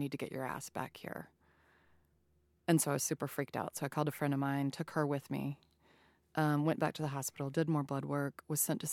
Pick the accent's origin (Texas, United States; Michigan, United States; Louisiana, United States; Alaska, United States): Louisiana, United States; I mean, I grew up in Southern Louisiana, which is a heavy, heavy drinking culture.